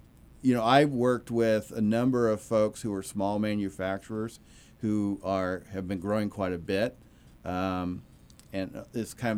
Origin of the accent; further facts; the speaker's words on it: California, United States; so I said, "Well, I'm from Humboldt County, where they're made."